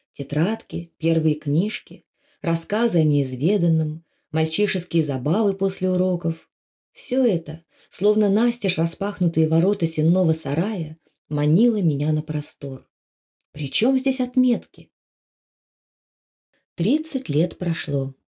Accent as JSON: {"language": "Russian", "country": "Russia", "first_language": "Karelian", "second_language": "Russian", "said": "В 5 лет, всего за 2 года до школы, я вообще не говорил по-русски. Родным для меня был язык карельский."}